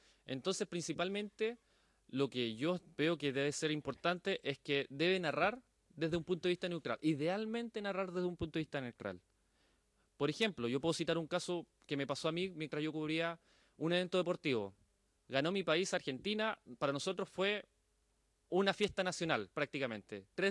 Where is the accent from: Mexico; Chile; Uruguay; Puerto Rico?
Chile; Y yo como chileno tuve que comerme, mi orgullo es ser chileno